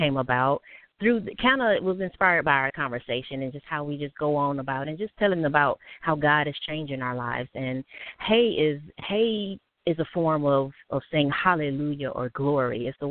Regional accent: Detroit, Michigan, United States; now in Birmingham, United States; I go by the name of … since high school, and I'm originally from Detroit, but I live in Birmingham, Alabama

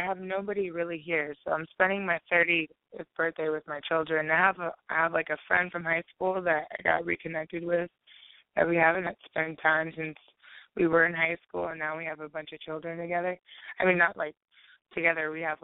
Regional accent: Honolulu, Hawaii, United States; I'm from Honolulu. I was born in Waikiki.

